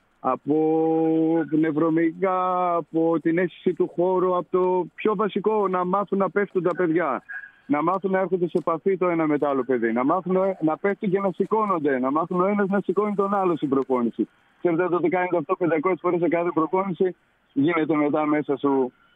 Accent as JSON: {"language": "Greek", "town": "Kozani", "region": "Western Macedonia", "country": "Greece", "said": "Κοιτάξτε, εγώ επειδή είμαι από την Κοζάνη."}